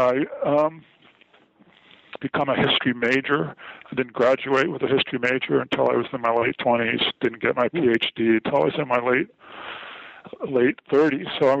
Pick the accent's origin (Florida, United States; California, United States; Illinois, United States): California, United States; San Francisco Bay Area; I grew up in the San Francisco Bay Area, listening to Giants games on the radio.